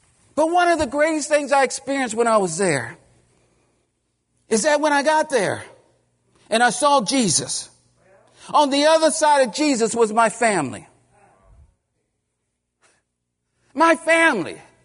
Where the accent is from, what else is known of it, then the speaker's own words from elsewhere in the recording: California, United States; I didn't grow up around them. You know, I grew up in California. Most of them were in Texas and Oklahoma.